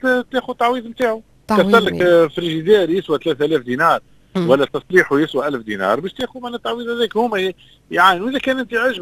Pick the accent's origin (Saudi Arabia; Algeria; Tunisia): Tunisia; احنا تونسي